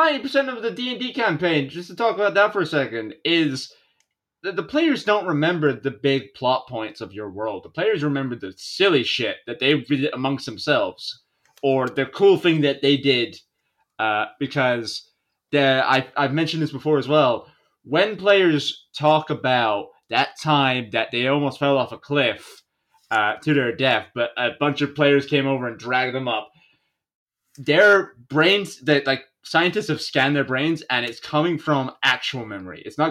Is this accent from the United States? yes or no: no; Ireland; I'm Irish.